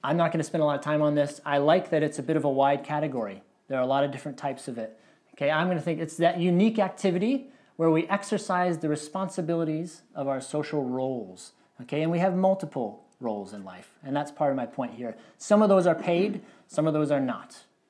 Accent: Michigan, United States; I grew up in Michigan, a lot of folks working in the auto industry and factories

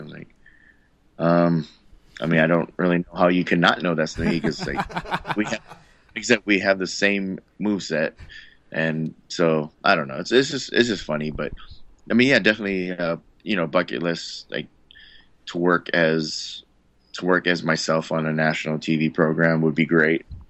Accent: Guam; moved away; because I'm from an island. I'm Filipino, or I'm from here.

